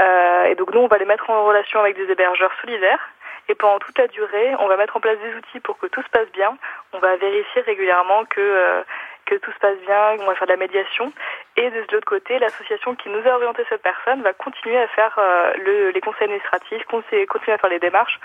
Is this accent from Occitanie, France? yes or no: no; Grand Est, France; Moi, je viens des Vosges, à la base.